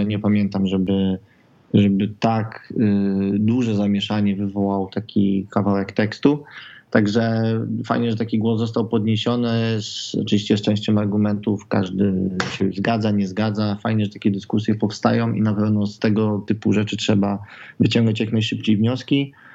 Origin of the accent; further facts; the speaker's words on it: Toruń, Kuyavian-Pomeranian Voivodeship, Poland; Ja jestem rodowitym torunianinem